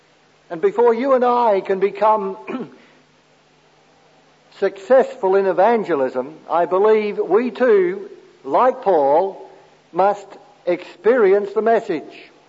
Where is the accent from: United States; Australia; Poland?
Australia; Adelaide, South Australia; We come from Adelaide, which is the centre of Australia.